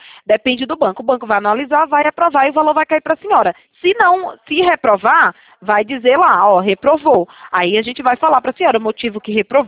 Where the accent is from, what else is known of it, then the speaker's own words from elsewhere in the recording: São Paulo, Brazil; eu só não sou de Brasília, sou de São Paulo